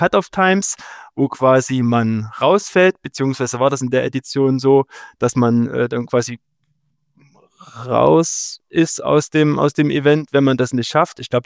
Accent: Rochlitz, Saxony, Germany; habe ich gesehen, dass das genau durch meinen Heimatort Rochlitz geht.

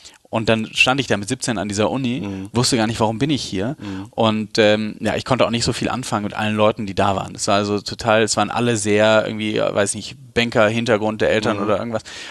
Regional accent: Bonn, North Rhine-Westphalia, Germany; Also ich komme aus Bonn. Ich bin in Bonn aufgewachsen und zur Schule gegangen.

